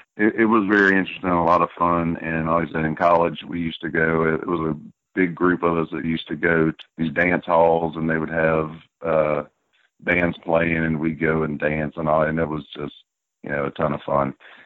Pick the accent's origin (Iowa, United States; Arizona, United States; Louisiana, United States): Louisiana, United States; Well, I'm born and raised in South Louisiana. Lived here my entire life.